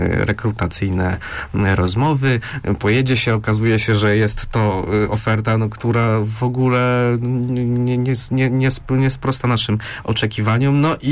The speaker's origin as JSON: {"language": "Polish", "region": "southern Poland", "country": "Poland", "said": "chcę podjąć pracę w Gdyni na przykład, a jestem z południa Polski."}